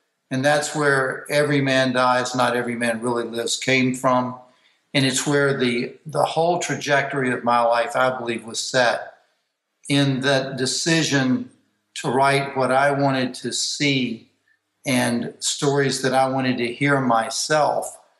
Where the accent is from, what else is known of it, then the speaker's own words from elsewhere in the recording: the South, United States; I grew up in the South. I grew up in a really staunch Protestant family, tent revivals, church all the time.